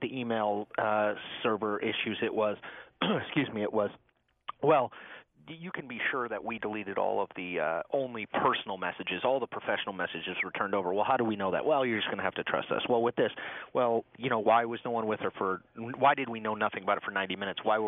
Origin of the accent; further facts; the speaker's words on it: Connecticut, United States; I've been listening to Colin McEnroe since I was a teenager. I grew up in Connecticut.